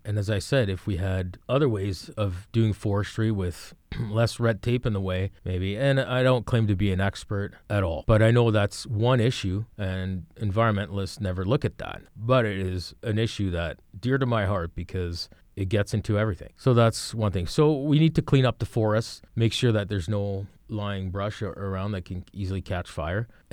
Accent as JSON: {"language": "English", "country": "Canada", "said": "It doesn't affect my rights as a citizen, as a Canadian."}